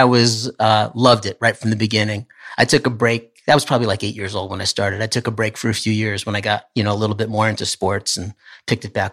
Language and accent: English; Poughkeepsie, New York, United States; I grew up in the Poughkeepsie area.